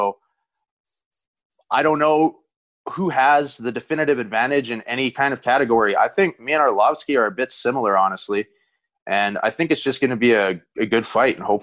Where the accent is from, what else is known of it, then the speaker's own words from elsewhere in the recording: Bonnyville, Alberta, Canada; I grew up in Bonnieville, so town's about 6,000 people. Yeah, I guess it's quiet. It was an oil field town, so a lot of people come there for work, working out of town and stuff.